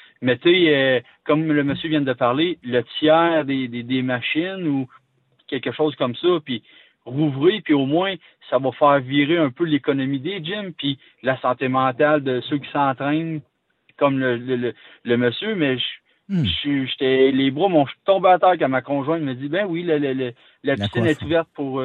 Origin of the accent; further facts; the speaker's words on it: Drummondville, Quebec, Canada; Ben, on est de Drummondville, dans le fond.